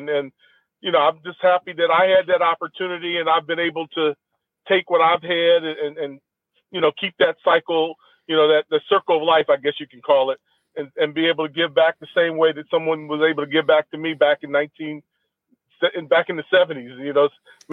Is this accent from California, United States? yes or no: no; Columbus, Ohio, United States; as a kid growing up in Columbus, Ohio, the … name was really mm-hmm. a big name in Columbus.